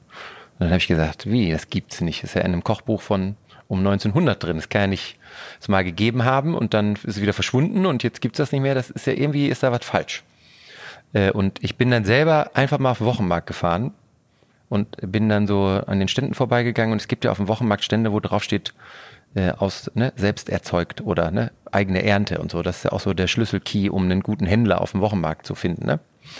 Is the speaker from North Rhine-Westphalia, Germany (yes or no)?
yes; North Rhine-Westphalia, Germany; ich komme ja aus Ostwestfalen, sehr katholisch.